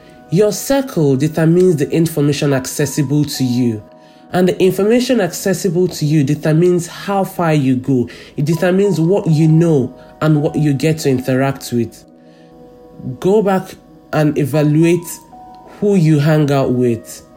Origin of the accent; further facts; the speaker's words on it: Nigeria; now in London, United Kingdom; I'm Nigerian